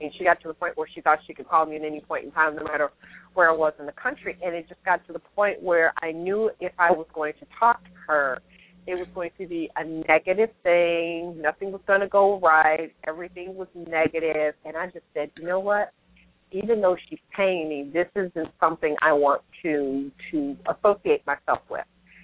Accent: United States; I'm an American, so everybody's going to go out of their way to speak my language

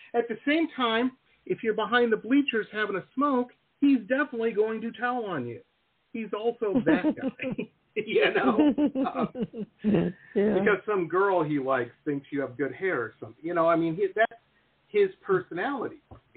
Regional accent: Detroit, Michigan, United States; I said, I grew up in Detroit.

